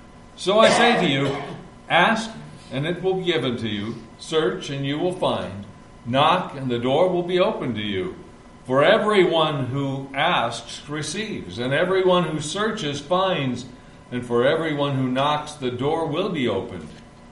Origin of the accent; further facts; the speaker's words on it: Stanton, Nebraska, United States; I grew up in Stanton, Nebraska. These three come from Nebraska, so they know what I'm talking about.